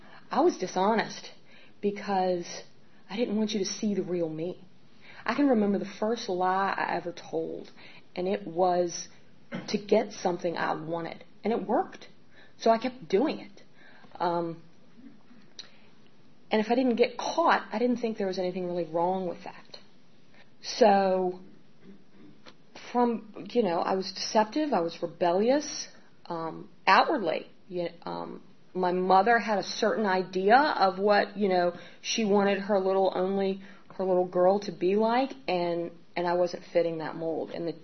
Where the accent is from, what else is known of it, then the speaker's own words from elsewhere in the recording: Richmond, Virginia, United States; born there; I was born in Richmond, Virginia. I was adopted.